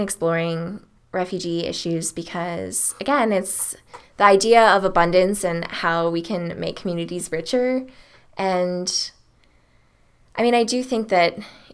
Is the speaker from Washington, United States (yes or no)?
yes; Seattle, Washington, United States; So growing up in Seattle, I was in a community that was pretty diverse.